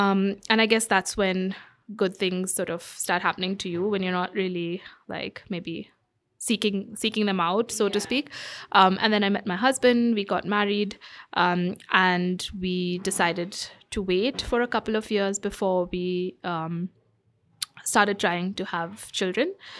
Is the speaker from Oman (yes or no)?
yes; Muscat, Oman; I grew up in Muscat, in Oman, so I really loved the multicultural, diverse environment that I was exposed to.